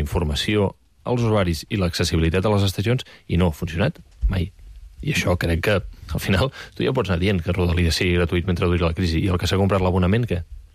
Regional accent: Premià de Mar, Catalonia, Spain; jo sóc de Premià de Mar, l'estació de Premià de Mar, sempre que plou

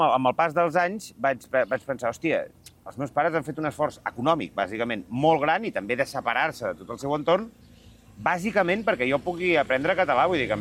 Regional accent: Santa Coloma de Gramenet, Catalonia, Spain; born there; jo vaig néixer a Santa Coloma Gramenet. Els meus pares vivien allà.

